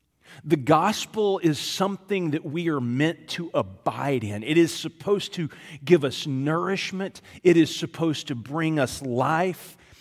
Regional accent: Texas, United States; Now, growing up as a Texan, there is only one way to answer that question.

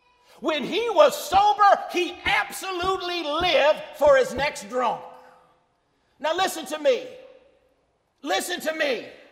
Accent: New York City, New York, United States; Where I grew up on Lower East Side, where the Lord stays, three houses from where I lived, there was a family.

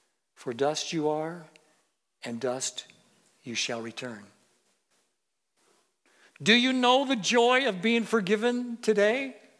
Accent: Packwood, Washington, United States; And they were in my hometown, Packwood.

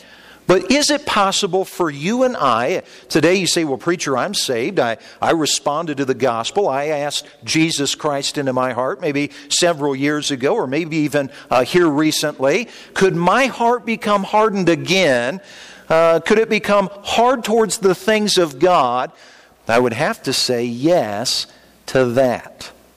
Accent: Indiana, United States; And yeah, I'm from Indiana. You can tell that once in a while.

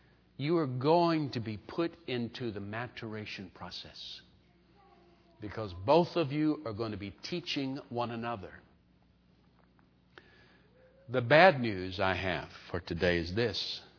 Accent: Texas, United States; born there; accent: Texan; Do I sound like a Texan or what? I was born in Texas.

